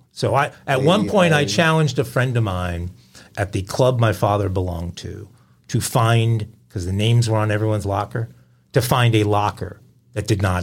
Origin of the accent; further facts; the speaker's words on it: Babylon, New York, United States; born there; They didn't have that when I was born in Babylon.